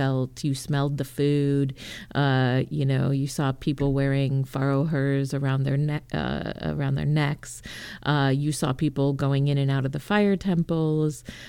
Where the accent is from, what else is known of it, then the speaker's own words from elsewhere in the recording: California, United States; And that was the same growing up in California.